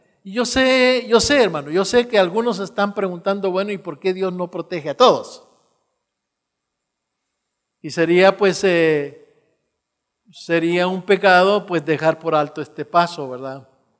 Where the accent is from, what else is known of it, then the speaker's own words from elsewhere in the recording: Santiago, Santiago Metropolitan Region, Chile; nos criamos en Santiago de Chile. Yo tenía quizás 6, 7 años de edad, y él ya 13 años.